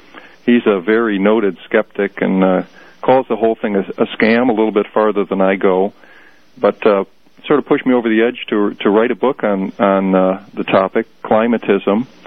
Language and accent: English; Chicago, Illinois, United States; I'm from Chicago.